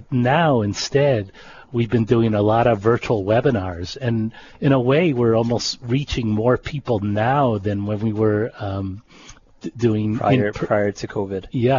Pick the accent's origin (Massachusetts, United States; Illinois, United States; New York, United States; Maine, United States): New York, United States; moved away as an adult; now in Hawaii, United States; Okay, well, I was originally from New York. I came here to Hawaii for graduate school